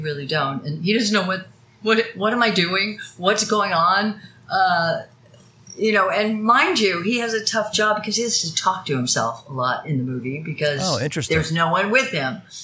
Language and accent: English; Louisville, Kentucky, United States; Well, look, I was born and raised in Kentucky.